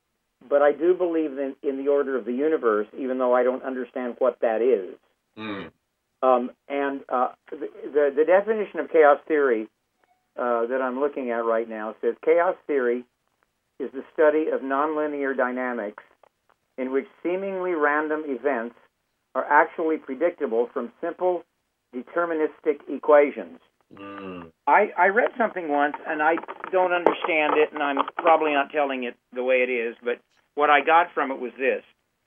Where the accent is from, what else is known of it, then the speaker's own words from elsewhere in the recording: Texas, United States; also born or lived in California; Yes, I was raised in the Nazarene Church in Texas and Southern California, which is evangelical, and I was a believer as a child